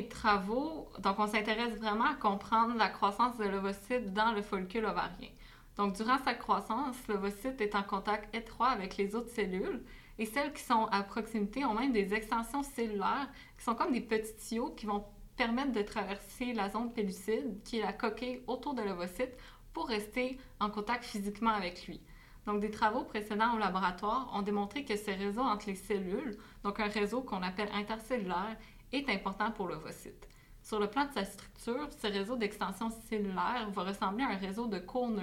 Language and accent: French; Gatineau, Quebec, Canada; now in Québec, Canada; moi, je suis maintenant déjà à Québec depuis déjà presque un an pour faire ma maîtrise, mais je viens de la région de Gatineau, qui est une ville qui est tout près d'Ottawa